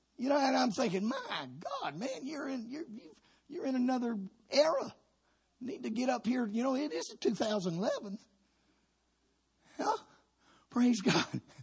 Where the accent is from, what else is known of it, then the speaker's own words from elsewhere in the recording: Georgia, United States; See, I'm a third generation Pentecostal. I grew up in Georgia